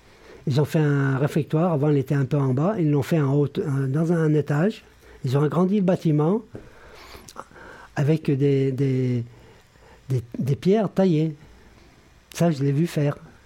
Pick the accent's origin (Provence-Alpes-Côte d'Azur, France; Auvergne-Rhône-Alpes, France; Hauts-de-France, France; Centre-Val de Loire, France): Auvergne-Rhône-Alpes, France; Saint-Hilaire-du-Touvet; born there; Je suis né à Saint-Hilaire-de-Touvet … Et je suis né le 8 juin 1950 à Saint-Hilaire-de-Touvet